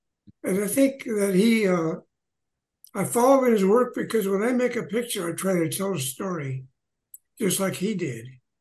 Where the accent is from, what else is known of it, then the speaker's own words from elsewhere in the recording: Santa Paula, California, United States; also born or lived in Santa Barbara; I was born there, but I grew up in Santa Paula.